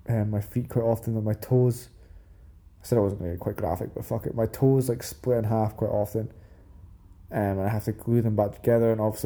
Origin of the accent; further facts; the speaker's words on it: Scotland, United Kingdom; I mean, obviously I like being Scottish and I think being Scottish is great